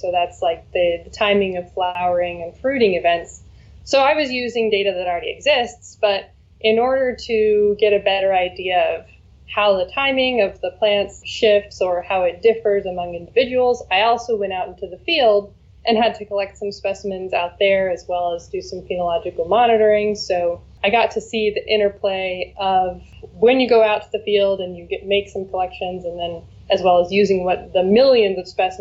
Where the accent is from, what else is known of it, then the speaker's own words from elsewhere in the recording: Oregon, United States; So I was from Oregon, and I saw this opportunity come up.